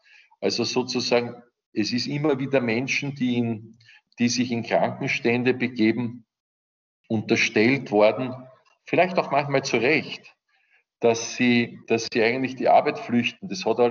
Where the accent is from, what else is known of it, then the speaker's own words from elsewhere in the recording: Vienna, Austria; Und daher, als Wiener, ist man dann halt auch bald vielleicht bei diesem Titel.